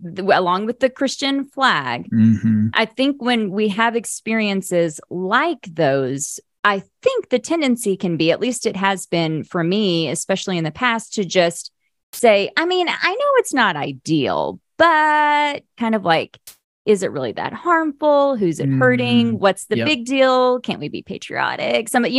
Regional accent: Oklahoma, United States; You know, I grew up in Oklahoma.

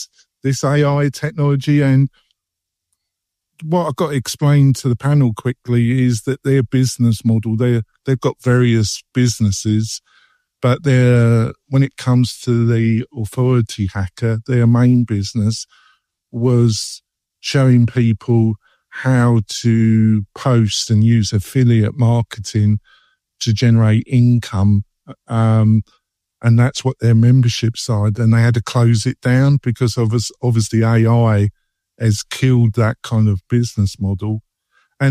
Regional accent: England, United Kingdom; I've always had mixed feelings about the French. I'm English.

